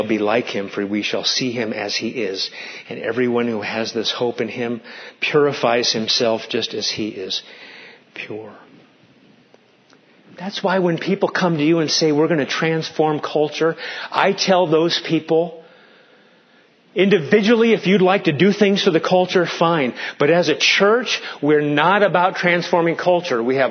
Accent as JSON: {"language": "English", "region": "Nebraska", "country": "United States", "tie": "born or raised there", "said": "I grew up in Nebraska. My dad worked for Northwestern Bell."}